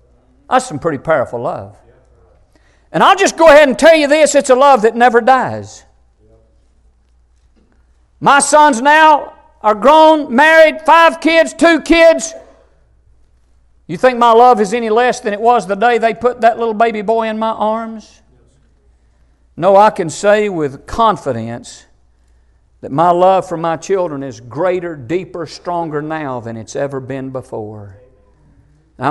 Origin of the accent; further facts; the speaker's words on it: United States; born there; I love my country. I'm glad I was born in America.